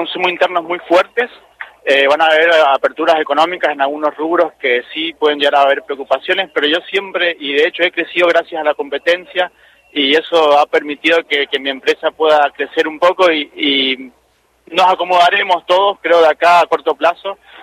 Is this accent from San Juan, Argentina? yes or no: yes; San Juan, Argentina; moved away; vivo acá hace 10 años, me vine desde joven, con un sueño, como muchos, viste, para crecer en mi carrera profesional.